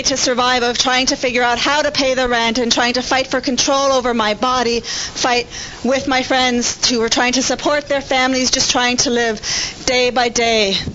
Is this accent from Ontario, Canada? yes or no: yes; Guelph, Ontario, Canada; Because I grew up in Guelph